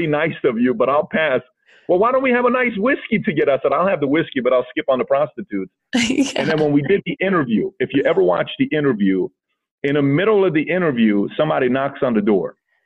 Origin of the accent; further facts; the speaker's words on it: Iran; Myself, I'm from Iran.